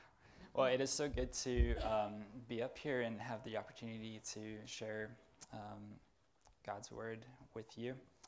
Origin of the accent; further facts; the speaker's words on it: South Africa; also born or lived in United States; I grew up in South Africa and lived in the U.S. for a time and now lived here for 2 years.